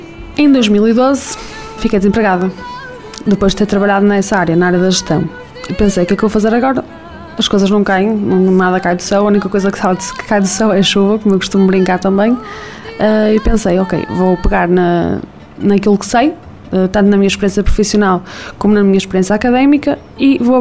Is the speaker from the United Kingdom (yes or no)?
no; Viana do Castelo, Portugal; now in Vienna, Austria; Ponte, olhava para o Monte Santa Luzia, era assim um sentimento inexplicável. Pronto, estou a chegar à minha terra, que maravilha.